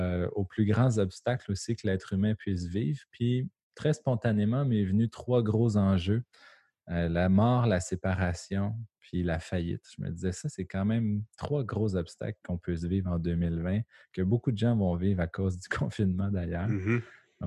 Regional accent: Joliette, Quebec, Canada; Nous, on vient de Joliette, dans la Nadia.

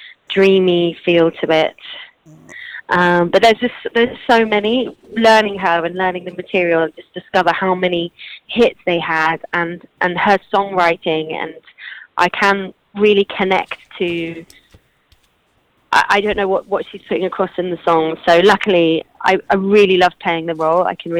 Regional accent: Spain; now in United Kingdom; I was coming from Spain. I knew no one in England

